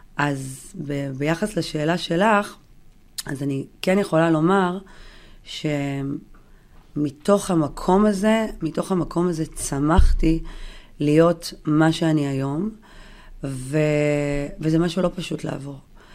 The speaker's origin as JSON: {"language": "Hebrew", "town": "Yeruham", "region": "Southern District", "country": "Israel", "tie": "born or raised there", "said": "אני גדלתי בירוחם, שזה מקום אמנם מאוד מאוד חם ועוטף, אבל גם זה מקום שאת רואה דברים שהם של אוכלוסיות מוחלשות."}